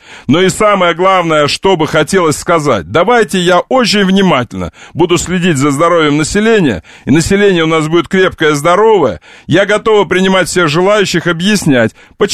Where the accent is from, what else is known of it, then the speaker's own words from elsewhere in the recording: Far East, Russia; Я люблю дальневосточников. Я сам дальневосточник.